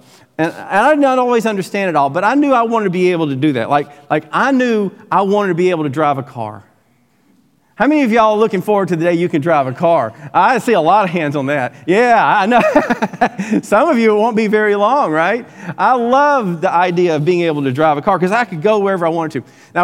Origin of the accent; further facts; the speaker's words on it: Alabama, United States; This is a map of where I'm from. I'm from Alabama.